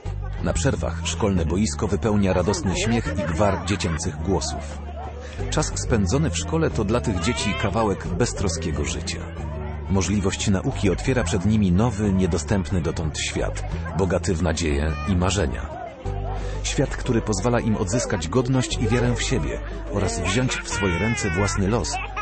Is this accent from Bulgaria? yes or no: no; Madagascar; now in Poland; Jestem klerykiem salezjańskim z Madagaskaru.